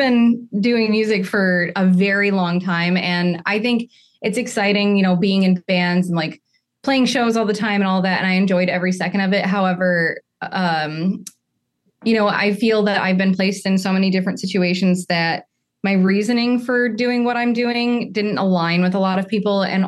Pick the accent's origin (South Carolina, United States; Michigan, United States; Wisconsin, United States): Michigan, United States; So growing up in Michigan, I was playing, you know, four shows a week